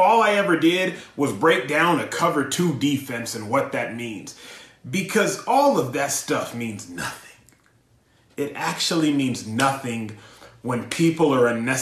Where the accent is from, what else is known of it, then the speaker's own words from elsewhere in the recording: Nigeria; is my faith, my Christianity, and being a Nigerian.